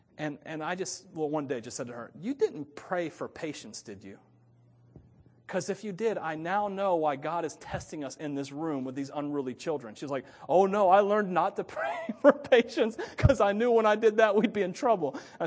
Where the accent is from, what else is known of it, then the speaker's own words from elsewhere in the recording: Hialeah, Florida, United States; Hialeah, Florida. But where are you really from? Florida.